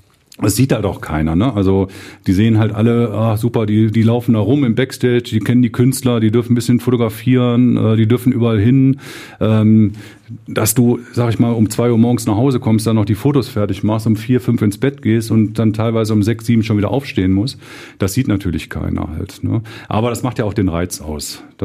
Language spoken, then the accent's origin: German; Düsseldorf, North Rhine-Westphalia, Germany; Ich muss ja dazu sagen, ich bin geborener Düsseldorfer.